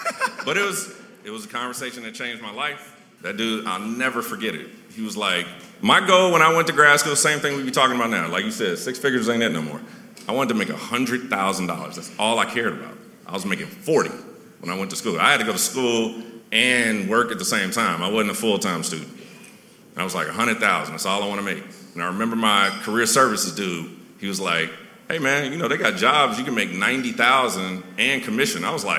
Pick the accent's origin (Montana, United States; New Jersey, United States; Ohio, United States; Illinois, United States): Illinois, United States; Chicago; And the analogy I give is I grew up in Chicago